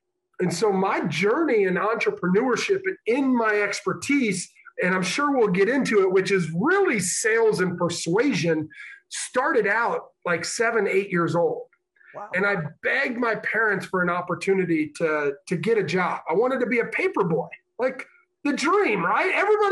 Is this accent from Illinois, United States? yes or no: yes; Illinois, United States; And so it's like growing up in Northern Illinois, back and forth from family on the Illinois-Iowa border, hanging out in Chicago in the inner city.